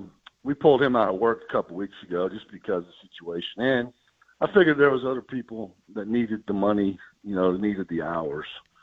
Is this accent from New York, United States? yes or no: no; Iowa, United States; I grew up in Iowa. I went to all the Iowa football games.